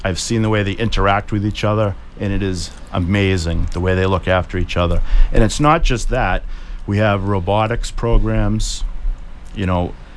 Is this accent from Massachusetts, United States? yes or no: yes; Weymouth, Massachusetts, United States; I grew up in North Weymouth, which obviously is on one side of the town, and I currently live in South Weymouth raising my children.